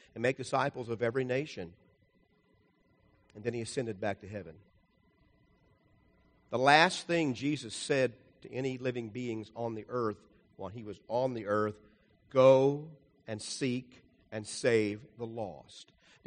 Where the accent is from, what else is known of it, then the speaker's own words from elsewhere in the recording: Cincinnati, Ohio, United States; came to the church where I grew up in Ohio and Cincinnati many times to preach gospel meetings.